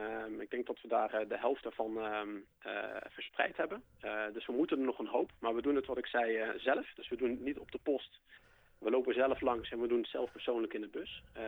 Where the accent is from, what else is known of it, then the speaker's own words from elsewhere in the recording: Limburg, Netherlands; Ik kom zelf uit Limburg. Wij zijn gaan wonen in het midden van het land, mooi tussen beide families in.